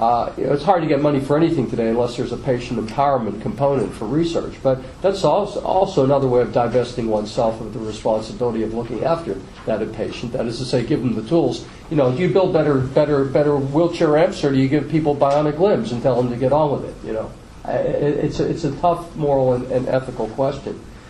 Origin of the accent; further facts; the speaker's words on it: Vermont, United States; I'm North American, obviously, rural Vermont, two doctors in one practice